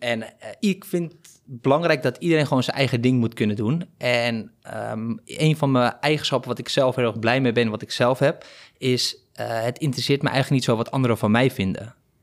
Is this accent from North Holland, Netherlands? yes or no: yes; Zandvoort, North Holland, Netherlands; ik kom uit Zandvoort. Ik heb een sportschool in Haarlem, Krachtmeesters. Ik ben 35 jaar, ik ben vader van twee kinderen